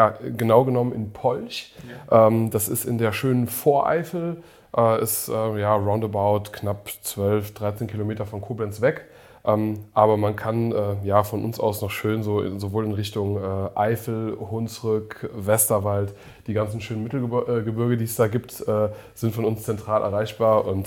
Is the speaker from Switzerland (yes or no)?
no; Lagos, Nigeria; Also ich bin 81 in Lagos in Nigeria geboren, was auch kaum jemand weiß. Das ist so eine der größten Städte der Welt.